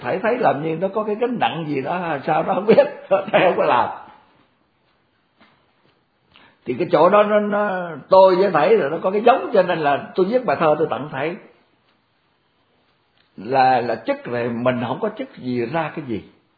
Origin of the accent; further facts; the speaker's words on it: Mekong Delta, Vietnam; Cái đó nó có khác hơn ở đồng bằng, ở miền Tây. Tôi là dân miền Tây. Dân miền Tây mà kiếm cái trời xanh mà lồng lộng vậy đó, ít có.